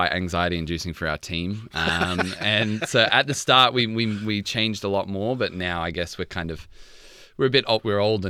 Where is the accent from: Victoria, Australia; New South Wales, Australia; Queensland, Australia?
New South Wales, Australia; Bankstown; My mother's Macedonian, my dad's of Irish descent. Growing up in Bankstown, living across the road from my bubba, which is grandmother in Macedonian